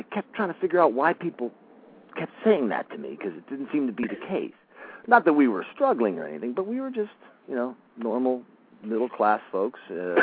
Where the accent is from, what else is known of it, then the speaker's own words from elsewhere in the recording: New Jersey, United States; I am a Jersey boy, born and raised near the Delaware Water Gap, out toward the Pennsylvania border in farmland. My first job was actually on a farm.